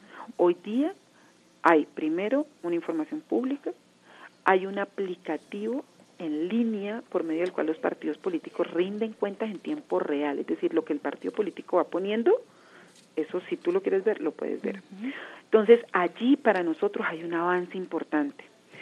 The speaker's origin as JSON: {"language": "Spanish", "country": "Colombia", "said": "debemos tener un gran nivel de dignidad como ciudadanos colombianos"}